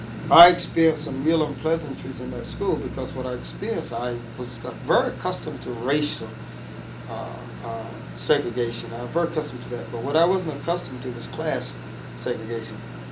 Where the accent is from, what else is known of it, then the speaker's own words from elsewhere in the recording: North Carolina, United States; Keep in mind that in the early 40s, okay, and also 50s until I left the community to go on into school, is that the North Carolina at t